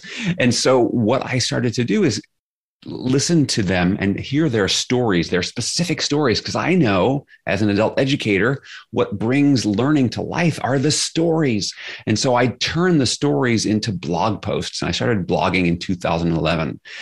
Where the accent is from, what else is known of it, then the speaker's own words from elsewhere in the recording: Flushing, New York, United States; Not so easy when you're growing up in Flushing, Queens, which is where I grew up, where I got called all sorts of names